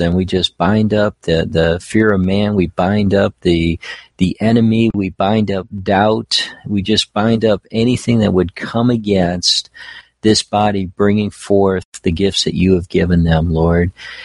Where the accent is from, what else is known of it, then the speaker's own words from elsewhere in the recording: Ohio, United States; now in Tennessee, United States; well, it doesn't sound like you're from Tennessee. You know, I said, no, I'm from Ohio. I've been down here 3 years.